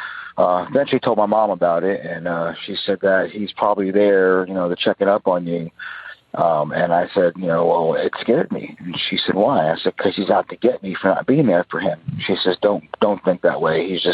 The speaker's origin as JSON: {"language": "English", "region": "Georgia", "country": "United States", "said": "I am from Georgia."}